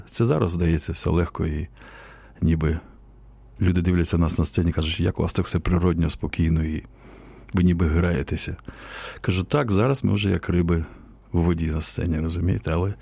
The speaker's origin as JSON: {"language": "Ukrainian", "town": "Stryi", "region": "Lviv Oblast", "country": "Ukraine", "tie": "born there", "said": "Я народився в невеличкому містечку Стрий, Львівська область. Мій батько військовий. Служив, ну, займався авіацією, там був величезний аеродром військовий в Стрію."}